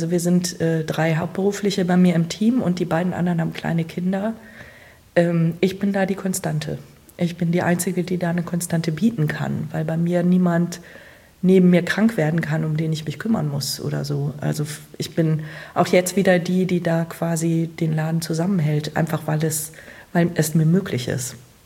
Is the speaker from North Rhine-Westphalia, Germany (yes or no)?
no; Hildesheim, Lower Saxony, Germany; moved away as an adult; also born or lived in Freiburg im Breisgau; now in Bremen, Germany; ich bin in Hildesheim geboren und bin, als ich 19 war, weggezogen zu einem freiwilligen sozialen Jahr. War aber weiter in Niedersachsen und dann bin ich zum Studium nach Freiburg im Breisgau gegangen